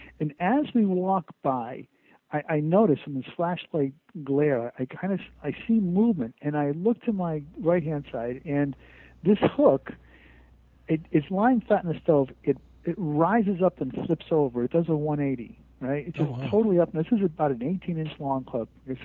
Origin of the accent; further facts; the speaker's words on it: Connecticut, United States; Yeah, well, I grew up in New England. I was raised in Connecticut